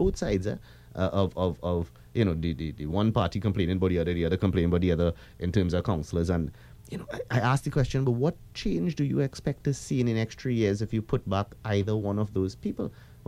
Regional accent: Trinidad & Tobago; accent: Trinidadian; they recognized my accent as Trinidadian, they'd be like, oh, you're Trinidadian, what are you doing here?

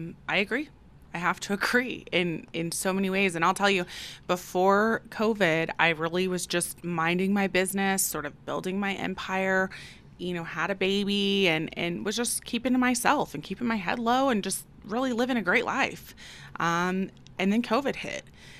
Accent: Aurora, Colorado, United States; Aurora is my hometown. I was born and raised and went all 4 years at Overland High School.

